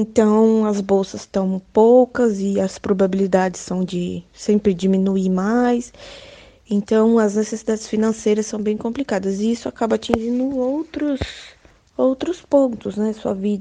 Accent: São Paulo, Brazil; eu fui para a Universidade Federal de Lavras, né, que é em Minas, eu sou do interior de São Paulo.

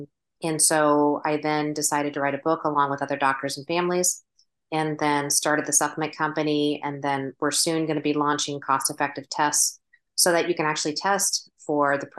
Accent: United States; also born or lived in United Kingdom / Singapore; I grew up in the States, was lucky enough to do a study abroad in the UK

